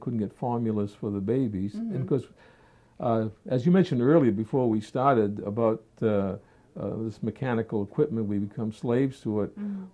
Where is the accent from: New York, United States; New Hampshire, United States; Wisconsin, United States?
New Hampshire, United States; also born or lived in Netherlands / Montreal, Canada; As I told you, I came originally from New Hampshire, but I did go to school. In the Netherlands